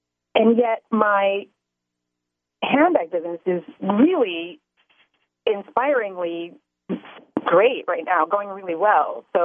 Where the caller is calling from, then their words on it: Yonkers, New York, United States; I'm calling from Yonkers, New York.